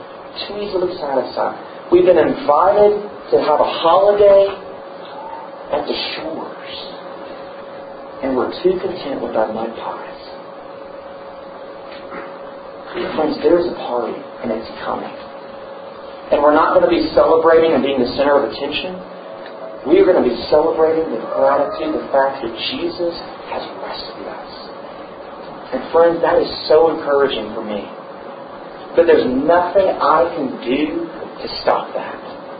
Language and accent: English; Memphis, Tennessee, United States; I'm not from North Carolina. And a lot of people where I grew up in Memphis flew out to North Carolina because they're family friends of ours.